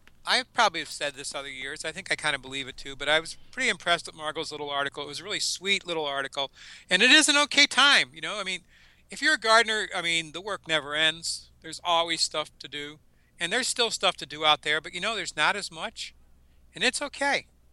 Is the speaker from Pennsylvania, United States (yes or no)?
yes; Pennsylvania, United States; I grew up in Pennsylvania. I know how to drive in snow, and the word is slow.